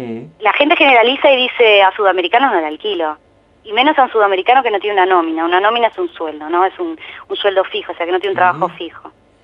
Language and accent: Spanish; Uruguay; now in Spain; intento que el acento no se me vaya, eso sí, porque ante todo yo soy una música uruguaya que está viviendo en España, pero no quiero perder mi acento.